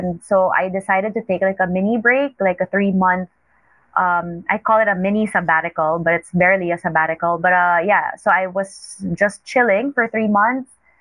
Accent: Manila, Metro Manila, Philippines; So I grew up in Manila, but growing up to stories of my family coming from Mindanao and having this really colorful heritage.

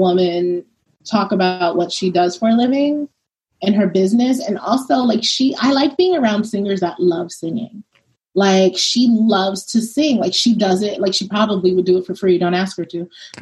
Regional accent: Harlem, New York, United States; also born or lived in Brooklyn; I mean, like, I'm from Brooklyn, originally grew up in Harlem, and like, you know, the schools I went to were a little rough, you know, maybe.

